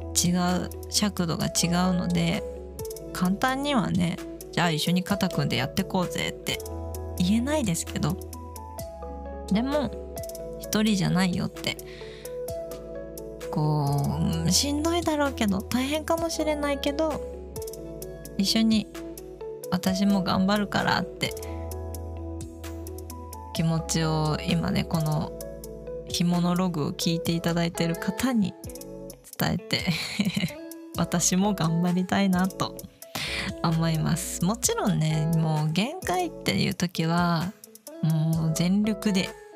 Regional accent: Gifu, Japan; moved away as an adult; now in Nagoya, Japan; 現在は地元の岐阜を出て1年ほどね、もうすぐ1年なりますけど、名古屋で一人暮らしをしておりますが、

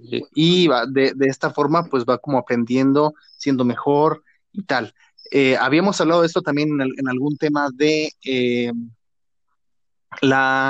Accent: Mexico; Pues sí, soy mexicano, ¿no?

